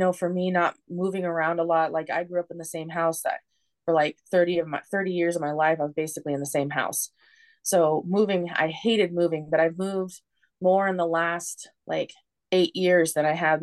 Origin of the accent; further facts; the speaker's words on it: Washington, United States; my dad's from Minnesota and my mom was born and raised where I grew up in Washington.